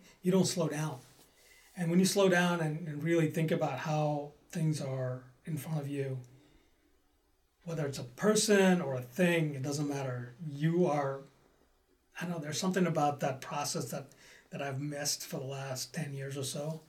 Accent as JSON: {"language": "English", "town": "San Jose", "region": "California", "country": "United States", "tie": "born or raised there", "said": "So I grew up in. I finished high school in San Jose, California."}